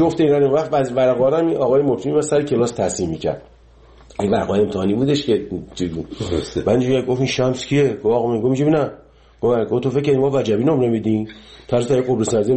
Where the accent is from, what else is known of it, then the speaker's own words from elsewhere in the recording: Iran; moved away; 30 سال 30 و خورده سال که از ایران من اومدم بیرون